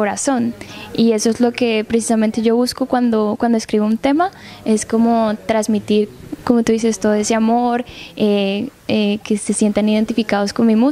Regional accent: Palmira, Valle del Cauca, Colombia; born there; Yo nací en Palmira Valle.

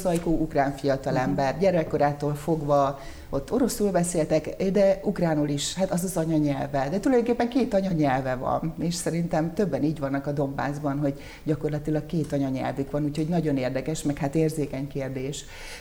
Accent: Borsod-Abaúj-Zemplén, Hungary; nem vagyok kárpátaljai. Sokan azt gondolják, hogy az vagyok, de én Borsodabói Zemplén megyéből, azon belül is Abaújból származom. Hát viszonylag közel van Kárpátaljához.

